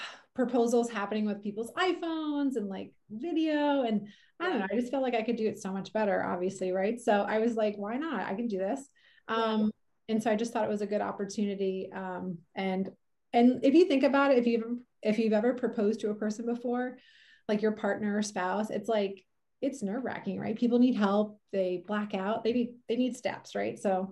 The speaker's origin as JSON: {"language": "English", "region": "Pennsylvania", "country": "United States", "lives_now": "Carmel, United States", "said": "I am from Pennsylvania originally, and I live in the Central Coast of California. I've been here for almost 10 years. I'm in the Carmel Big Sur area"}